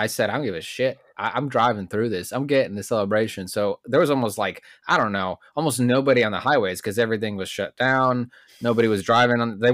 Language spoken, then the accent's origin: English; Illinois, United States; I've driven through snow a lot growing up in Illinois. It snowed all the time.